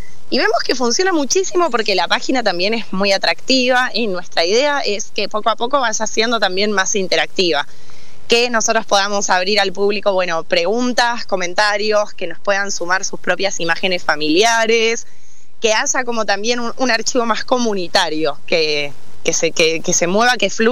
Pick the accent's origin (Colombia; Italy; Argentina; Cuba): Argentina; Salta; Yo soy salteña